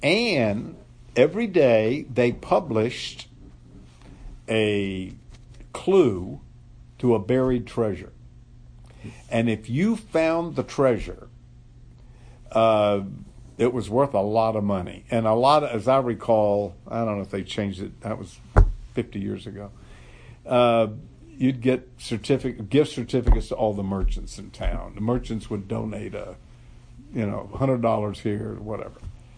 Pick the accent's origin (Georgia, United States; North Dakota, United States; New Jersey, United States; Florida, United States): Florida, United States; Pensacola; Now, I grew up in Pensacola, Florida. It's called the City of Five Flags because in the history of Pensacola, five countries have conquered the city.